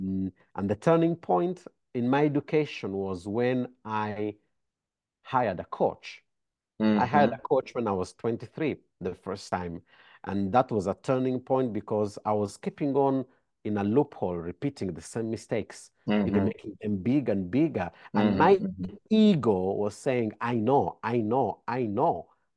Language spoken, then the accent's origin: English; Italy; English is a second language; Now, growing up in Italy, Italy has a mindset of saving.